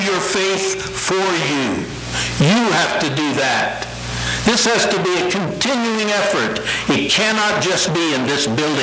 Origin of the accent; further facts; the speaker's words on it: Ohio, United States; when I was growing up in South Central Ohio, attending church faithfully